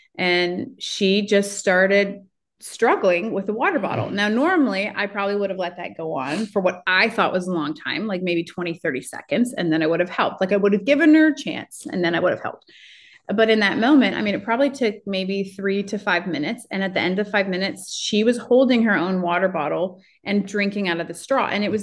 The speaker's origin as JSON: {"language": "English", "region": "Midwest", "country": "United States", "said": "I'm from the Midwest, so I sort of get that."}